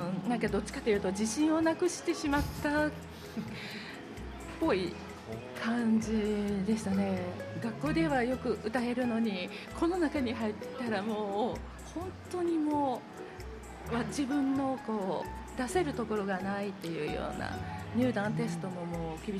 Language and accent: Japanese; Osaka, Japan; 私実はね誰にもまだ言ってなかったんですけど、大阪の出身なんですけどね